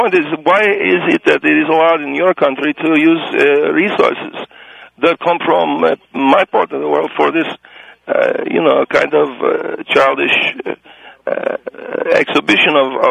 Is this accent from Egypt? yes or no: yes; Egypt; I come from Egypt.